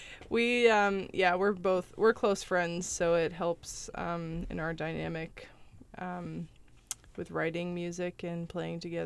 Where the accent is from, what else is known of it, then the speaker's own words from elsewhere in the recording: Bangor, Maine, United States; now in Portland, United States; Yeah, I just say Bangor. It's easier.